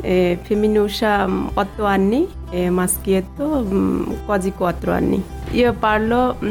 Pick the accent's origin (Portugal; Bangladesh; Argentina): Bangladesh; first language bn; Italian is a second language; now in Italy; ho 30 anni, vengo dal Bangladesh. Sono qua da 10 anni e mi piace